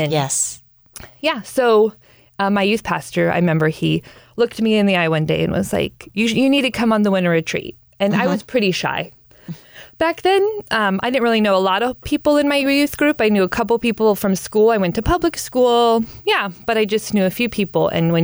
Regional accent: Denver, Colorado, United States; I'm from Denver. Mm-hmm. I grew up in Colorado. My parents were divorced when I was young

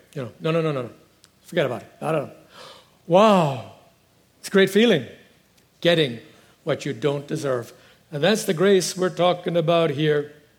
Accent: Ireland; I thought, of course, I loved it being Irish too when he compared it to that.

